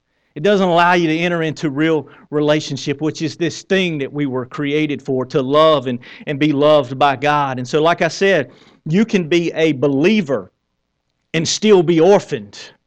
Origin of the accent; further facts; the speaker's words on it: the South, United States; because we're from the South.